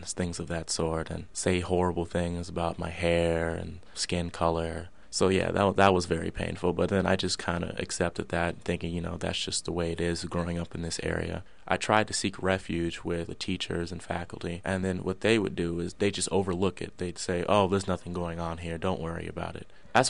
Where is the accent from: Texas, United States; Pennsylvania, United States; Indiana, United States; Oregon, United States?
Texas, United States; Well, I grew up in Texas, first of all, and I was the only person of of a different ethnic group or a different background.